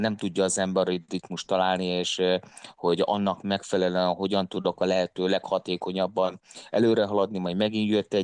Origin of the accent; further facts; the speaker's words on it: Hungary; én első magyarként meg tudtam csinálni